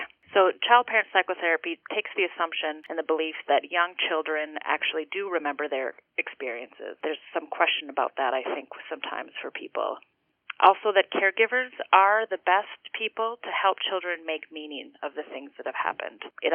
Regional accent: Duluth, Minnesota, United States; now in Two Harbors, United States; Yeah, well, I'm from Duluth originally. I was born and raised. I left for 10 years exploring different parts of the U.S. and came back here to be near family again.

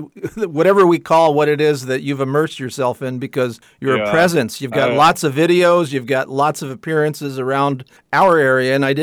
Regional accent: New Jersey, United States; I grew up in the Garden State

